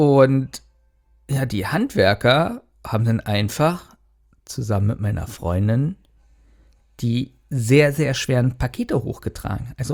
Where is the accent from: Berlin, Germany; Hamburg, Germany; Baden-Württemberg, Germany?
Berlin, Germany; ich komme aus Berlin, kenne diese freundliche Stimmung nicht.